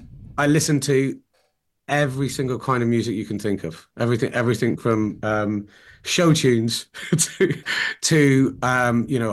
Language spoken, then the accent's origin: English; Plymouth, South West England, United Kingdom; I grew up in Plymouth where it just was not cool to do anything to do with the arts.